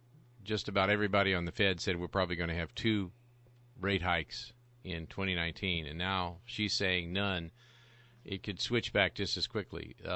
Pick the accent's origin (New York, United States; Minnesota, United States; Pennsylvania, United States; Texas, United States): Texas, United States; And I love Texas, and I'm from Texas, and I root for Texas, and I'm truly a Texan.